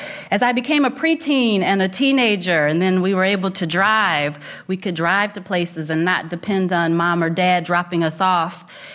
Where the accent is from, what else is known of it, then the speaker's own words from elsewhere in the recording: Kalamazoo, Michigan, United States; also born or lived in Ann Arbor; I was born and raised in Kalamazoo. I love Kalamazoo. It's such a special place. I've been in Ann Arbor for the past 17 years, but it's so good to be back.